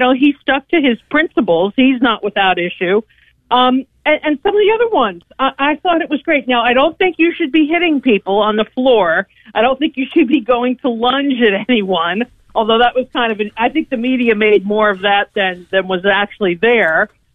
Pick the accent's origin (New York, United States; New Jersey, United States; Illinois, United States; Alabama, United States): New Jersey, United States; I'm from New Jersey originally, and I like a good fight.